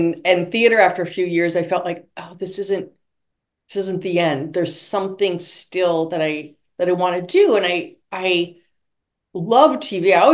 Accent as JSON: {"language": "English", "town": "Duluth", "region": "Minnesota", "country": "United States", "tie": "born or raised there", "said": "I grew up in Duluth, Minnesota."}